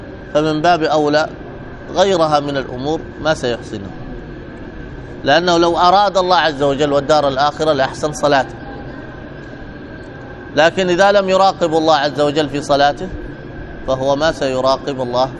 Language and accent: Arabic; Hadramaut, Yemen; أنا في بعض المجتمعات كان عندنا في حضرموت الداخل، كان الناس هناك في تريم في سيون ما يأكلون خارج البيت